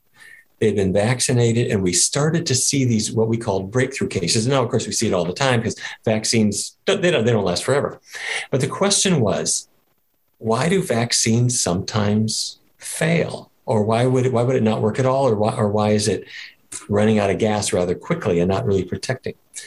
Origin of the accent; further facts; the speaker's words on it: Fargo, North Dakota, United States; When I was a kid growing up in Fargo, North Dakota, my dad was the diabetes expert for the town.